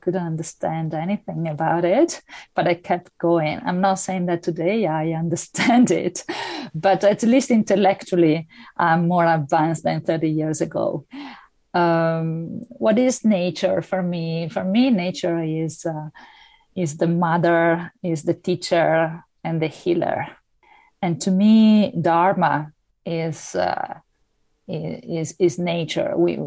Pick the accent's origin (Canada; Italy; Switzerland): Italy; Veneto; I discovered that there was a Buddhist center in my hometown, which is a very little city near Venice.